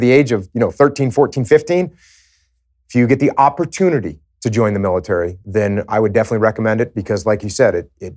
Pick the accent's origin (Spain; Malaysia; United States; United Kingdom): United States; I love the idea of it, but at the same time, as an American, I don't like the idea of mandating that people do something that they don't want to do.